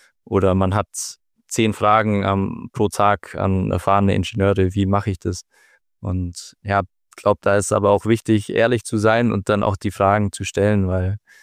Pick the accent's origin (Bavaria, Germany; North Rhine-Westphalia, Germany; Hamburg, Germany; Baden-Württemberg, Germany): Bavaria, Germany; Kempten; born there; Und habe dann erst in Kempten, wo ich geboren bin, ein anderes Studium begonnen